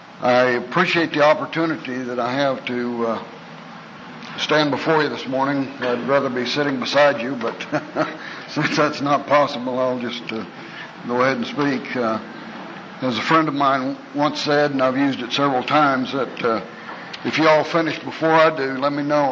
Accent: Stillwater, Oklahoma, United States; I'm from Stillwater, Oklahoma.

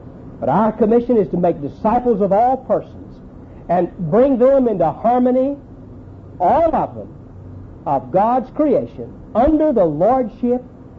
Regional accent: Knoxville, Tennessee, United States; Bill Wallace was from my hometown, Knoxville, Tennessee.

